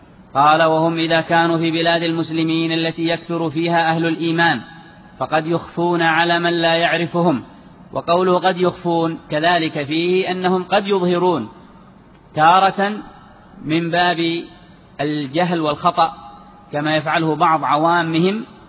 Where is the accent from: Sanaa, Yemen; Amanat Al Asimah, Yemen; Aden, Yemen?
Sanaa, Yemen; ولهم وجود في بعض البلاد عندنا في صنعاء وفي مناخة وفي بعض مواضع في إب